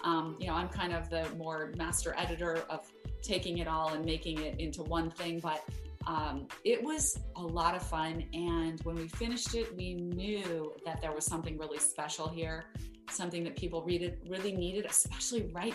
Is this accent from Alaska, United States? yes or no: no; Idaho Falls, Idaho, United States; So I am from Idaho, Idaho Falls, Idaho. I come from a family of 9 children, same 2 parents.